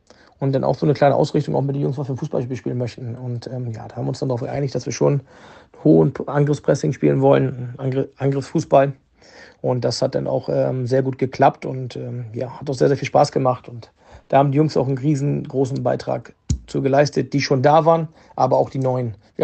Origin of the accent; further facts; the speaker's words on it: Italy; Und als Italiener ist mir sowieso wichtig, dass die Null erstmal steht.